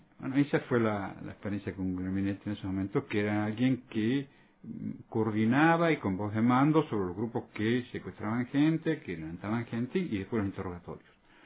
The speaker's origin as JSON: {"language": "Spanish", "country": "Argentina", "said": "no sé si somos conscientes los argentinos"}